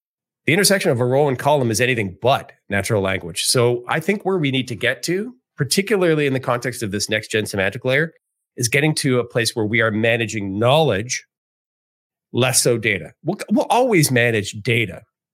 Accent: Edmonton, Alberta, Canada; I've never gone to Edmonton, my hometown, in any sort of professional way.

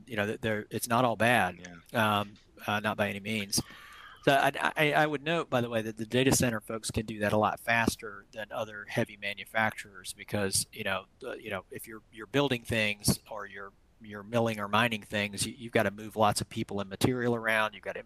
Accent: South Carolina, United States; Like look at my home state of North Carolina. We're 33% today. So we're well ahead of the national average. The next door state that I grew up in South Carolina, is 55% on a bad day.

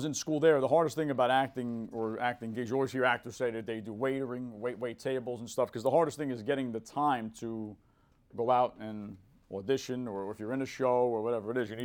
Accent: Bronx, New York, United States; born there; Well, I was born in the Bronx.

